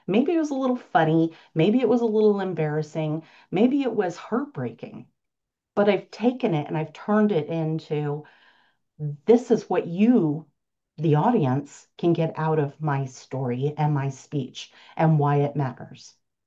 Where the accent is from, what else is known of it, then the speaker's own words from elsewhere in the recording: Florida, United States; I grew up in Florida, and the ditches there, which are more water receptacles that move like a river.